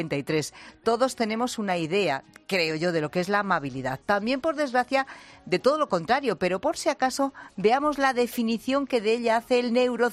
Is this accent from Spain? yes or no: yes; Castile, Spain; Somos muy castellanos.